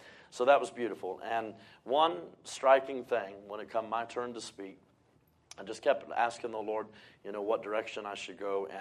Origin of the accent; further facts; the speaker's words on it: United States; I thought, well, I'm an American.